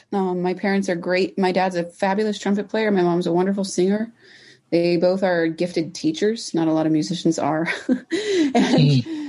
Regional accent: Snohomish, Washington, United States; I'm from Seattle, the Seattle area. I'm from a town about 35 minutes northeast of Seattle called Snohomish.

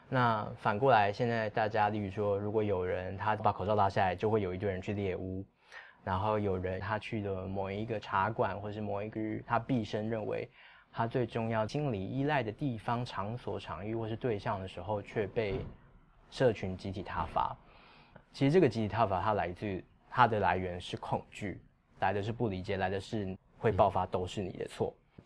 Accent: Taiwan; 它其实就以我们台湾人来说

